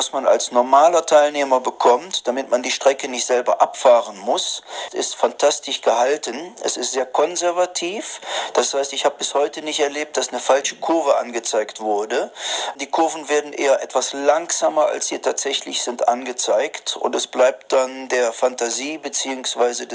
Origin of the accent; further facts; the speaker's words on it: Germany; moved away as an adult; now in Mexico; Man hat mir als Deutscher irgendwo natürlich das Sicherheitsdenken immer eingeimpft.